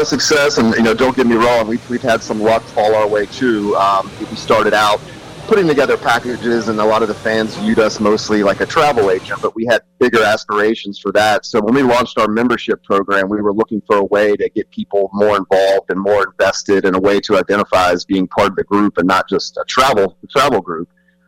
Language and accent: English; Charlotte, North Carolina, United States; So yeah, I am from Charlotte originally.